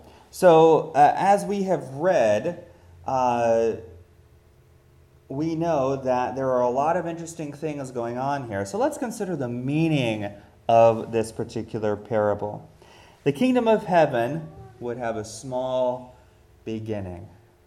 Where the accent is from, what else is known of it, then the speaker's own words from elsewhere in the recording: South Carolina, United States; I'm from South Carolina, and we love our, as you can tell from the tie, and we love our mustard-based barbecue sauce.